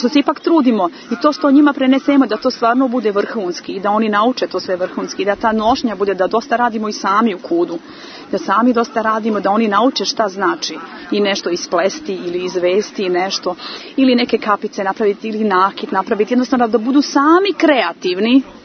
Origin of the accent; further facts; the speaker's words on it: Serbia; now in Germany; Živimo u Nemačkoj, mi nismo Nemci, mi smo Srbi